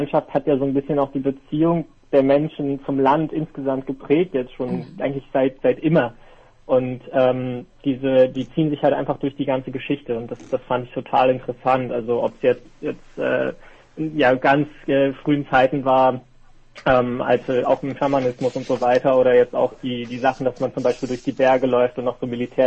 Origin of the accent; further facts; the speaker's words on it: Northern Germany, Germany; now in South Korea; ich komme aus Norddeutschland, hier ist halt wirklich flach, kein einziger Berg, ja, nichts.